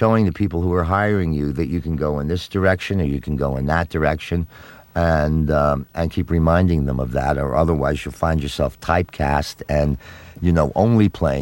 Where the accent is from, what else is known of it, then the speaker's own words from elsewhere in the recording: New Jersey, United States; But I was raised in New Jersey, and a lot of my distant relatives were in law enforcement and in fire work and that kind of thing